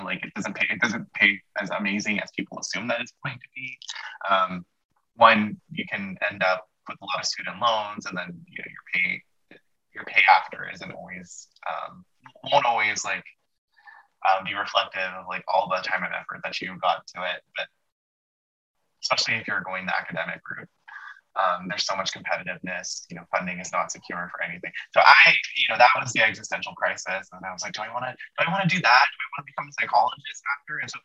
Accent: Philippines; moved away as an adult; Yes, we immigrated from the Philippines when I was 30. So I'm also an immigrant too.

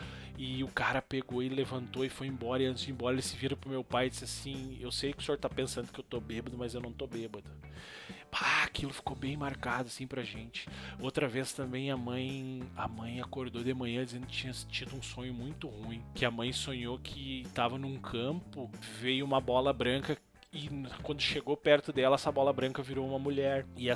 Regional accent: Canudos, Brazil; a minha infância, eu cresci em Canudos ali.

